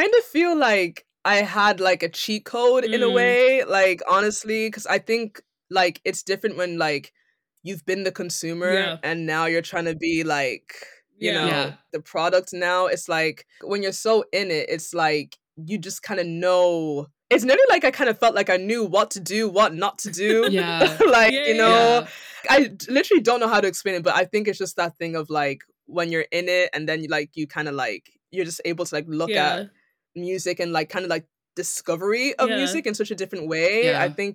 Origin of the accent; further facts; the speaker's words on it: Ireland; because I'm from Ireland.